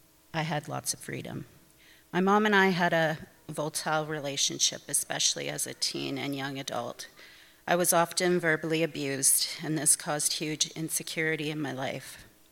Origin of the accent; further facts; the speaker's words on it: Alberta, Canada; I grew up in Alberta and I'm 51 years old. I was raised in a strong Catholic household and religion was a big part of my life until I was 18.